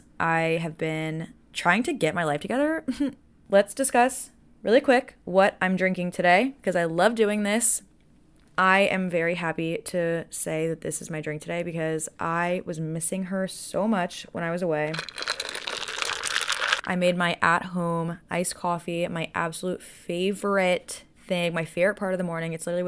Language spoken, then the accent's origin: English; United States; I'm an American, so I don't fully grasp and know the complete ins and outs of it.